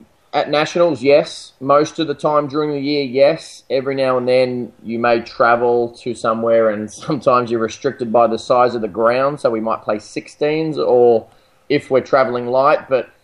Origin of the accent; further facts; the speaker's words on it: Mildura, Victoria, Australia; moved away as an adult; now in Austin, United States; I'm an Aussie from Mildura, Victoria, and played footy growing up all the way through under-18s and the beginning of a senior career down in Irimpel, which is just outside Mildura. And then I actually came over to the US when I was 18